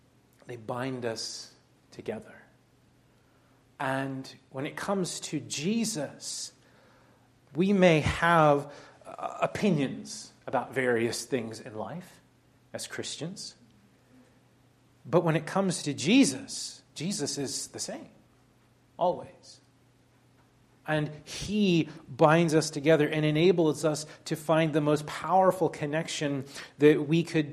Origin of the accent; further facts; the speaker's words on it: Northern US, United States; I'm a Yankee, I'm a Northerner, I don't have a Southern accent.